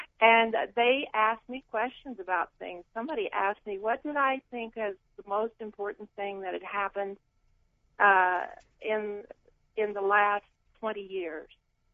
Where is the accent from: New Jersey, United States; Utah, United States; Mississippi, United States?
Utah, United States; Salt Lake City; I'm from Salt Lake City.